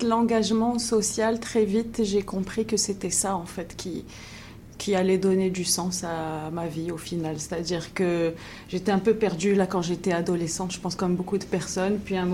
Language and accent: French; Morocco; now in Montreal, Canada; Quand j'ai grandi au Maroc, j'étais quelqu'un de très normal, c'est avec un nom normal.